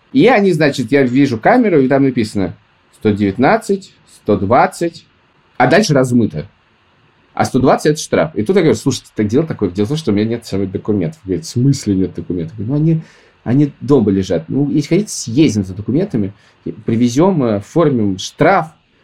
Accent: Russia; я типичный россиянин.

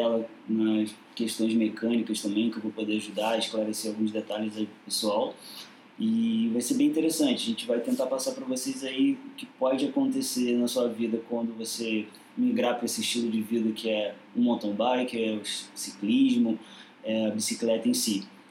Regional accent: Nova Friburgo, Rio de Janeiro, Brazil; Eu sou de Nova Friburgo e comecei a participar de algumas provas mais clássicas.

